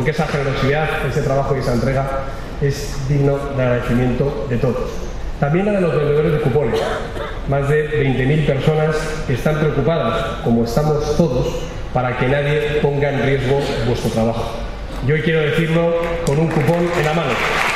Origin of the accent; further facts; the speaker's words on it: Castile and León, Spain; Estoy en el día de hoy con el canal de Castilla, de mi tierra palentina